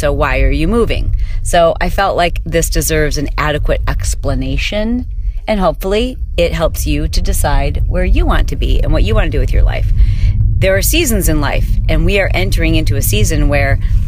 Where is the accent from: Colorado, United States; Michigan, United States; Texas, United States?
Michigan, United States; I grew up in Michigan and that was important to me.